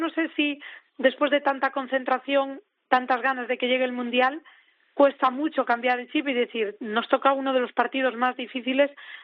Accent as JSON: {"language": "Spanish", "town": "Ourense", "region": "Galicia", "country": "Spain", "said": "Ourense, que ya sabéis que eso lo tengo que decir porque lo llevo en la sangre, lo tengo que tirar de mi tierra."}